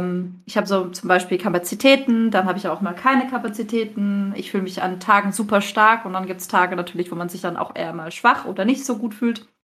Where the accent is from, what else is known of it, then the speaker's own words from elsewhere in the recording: Freiburg, Baden-Württemberg, Germany; Ich komme übrigens aus Freiburg.